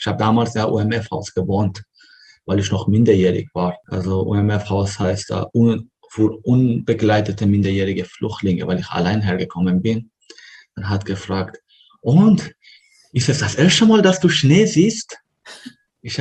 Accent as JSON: {"language": "German", "country": "Afghanistan", "tie": "born or raised there", "said": "Also ich bin im Krieg geboren und im Krieg aufgewachsen. Die Schönheiten des Landes habe ich nur über Erzählungen von meinem Großvater oder Großeltern überhaupt gehört"}